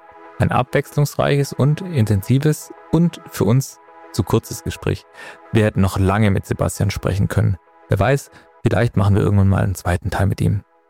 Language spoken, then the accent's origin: German; Schondorf, Bavaria, Germany; Ich komme aus Schondorf